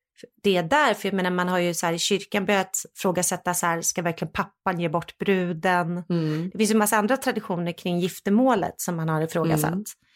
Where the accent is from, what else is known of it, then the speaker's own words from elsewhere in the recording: Sweden; jag är ju fortfarande svensk.